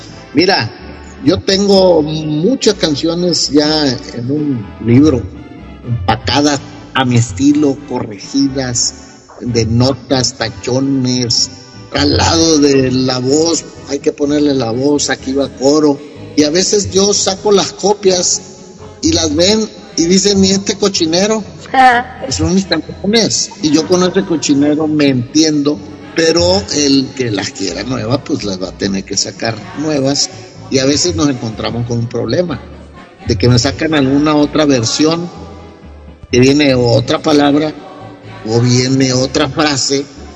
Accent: Mazatlán, Sinaloa, Mexico; moved away; yo no soy de Baja California Sur, yo soy de Sinaloa, de Mazatlán, Sinaloa, y llegué hace 47 años, soy subcaliforniano porque quiero

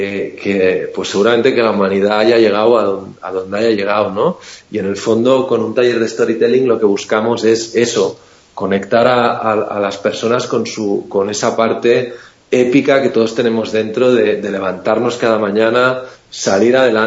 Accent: Barcelona, Catalonia, Spain; now in Madrid, Spain; yo vivo en Madrid, y soy de Barcelona, pero vivo en Madrid

